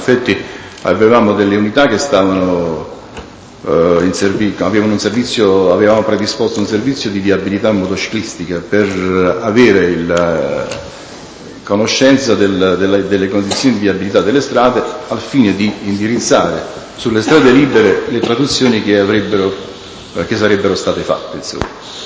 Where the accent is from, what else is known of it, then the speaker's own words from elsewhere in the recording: Avellino, Campania, Italy; born there; Sono nato ad Avellino il 10 novembre del 52.